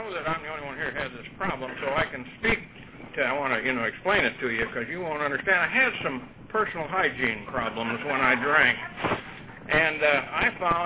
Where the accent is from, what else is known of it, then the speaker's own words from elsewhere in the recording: New York, United States; a farm in the Finger Lakes region of upstate New York.